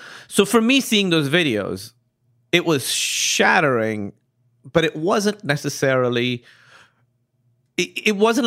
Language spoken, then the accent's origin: English; Pakistan; Listen, I grew up in Pakistan, right? And I grew up watching Bollywood movies.